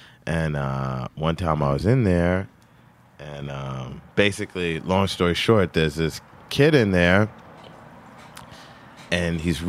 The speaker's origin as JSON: {"language": "English", "country": "Zimbabwe", "tie": "born or raised there", "said": "And growing up in Zimbabwe, when we did, there was a civil war going on and all sorts of things were happening."}